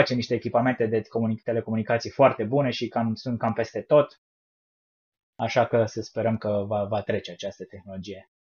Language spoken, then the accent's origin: Romanian; Timișoara, Timiș County, Romania; noi suntem din Timișoara